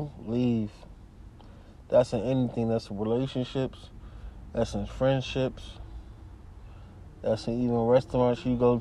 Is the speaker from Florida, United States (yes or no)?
no; New York, United States; When I go to the city back home, I'm from New York.